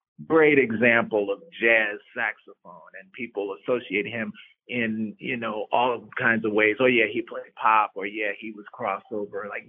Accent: New York City, New York, United States; Well, I'm thinking about a different era now when I think about my time in New York. Growing up there, playing there.

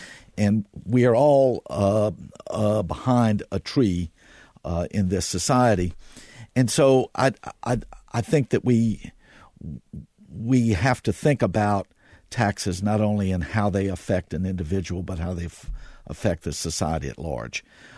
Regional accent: Louisiana, United States; I grew up in Louisiana. Much of the time I was growing up, Russell Long was the United States Senator's chair of the Finance Committee

